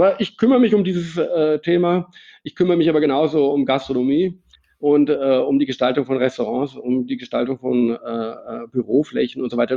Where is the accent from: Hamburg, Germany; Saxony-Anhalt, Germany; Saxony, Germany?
Hamburg, Germany; Als Hamburger kann ich sagen, Hamburg ist da ganz anders.